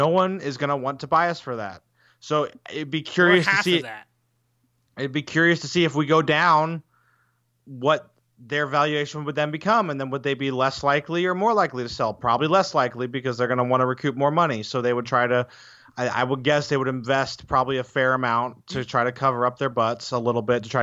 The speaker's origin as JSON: {"language": "English", "country": "United States", "said": "So as an American fan, it hurts me very much if we go down."}